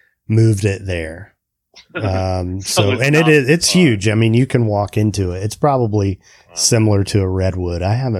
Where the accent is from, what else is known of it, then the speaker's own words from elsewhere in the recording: Kokomo, Indiana, United States; I grew up in Indiana and, you know, in a really blue collar town.